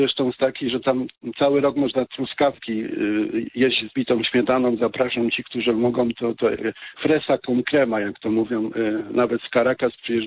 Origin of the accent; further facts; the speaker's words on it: Września, Greater Poland Voivodeship, Poland; ja pochodzę z września